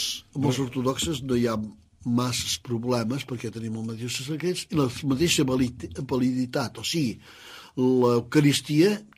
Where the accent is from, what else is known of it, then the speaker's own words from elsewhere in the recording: Llagostera, Catalonia, Spain; born there; Jo sol dir la República Independent de Llagostera. Mira, a Llagostera, que era un poble de tapers.